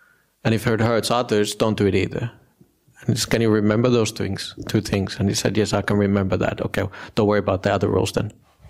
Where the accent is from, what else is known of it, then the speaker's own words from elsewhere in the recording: northern Finland, Finland; English is a second language; I come from Northern Finland. There's no Buddhism there.